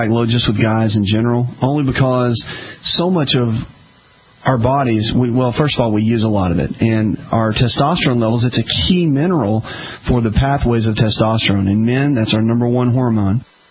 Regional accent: the South, United States; I'm from the South. In the South, saying don't use fireworks is like, I mean, if you say that in Alabama, someone is going to get shot.

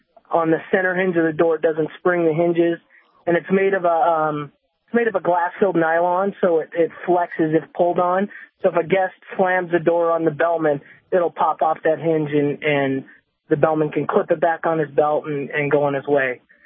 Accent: Las Vegas, Nevada, United States; I grew up here in Las Vegas, so I've been around the hotel industry all my life.

